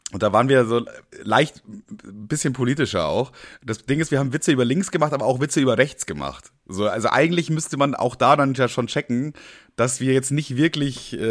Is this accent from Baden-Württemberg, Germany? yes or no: no; Bavaria, Germany; accent: Bavarian; das kommt aus Bayern, so, ich komme aus Bayern, deswegen habe ich so ein bisschen das rollende R